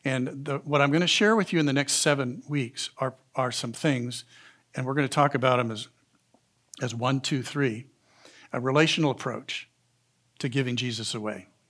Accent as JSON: {"language": "English", "town": "Laramie", "region": "Wyoming", "country": "United States", "tie": "born or raised there", "said": "came back to my hometown of Laramie, Wyoming, back to where most of my friends were still living and doing business now."}